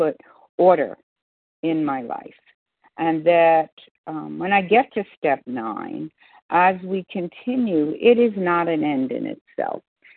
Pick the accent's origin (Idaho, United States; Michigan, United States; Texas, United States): Texas, United States; I'm from Texas